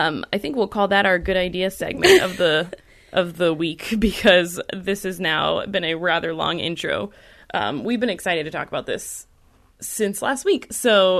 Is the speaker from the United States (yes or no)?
yes; United States; There's so much that I, as an American, cannot understand about such a buttoned-up, like, why you want to suppress everything.